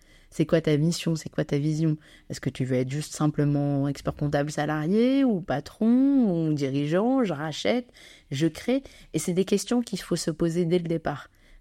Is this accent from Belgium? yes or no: no; Casablanca, Casablanca-Settat, Morocco; Donc cette année à Casablanca, c'est ma ville natale, pourquoi pas, donc oui, j'y vais.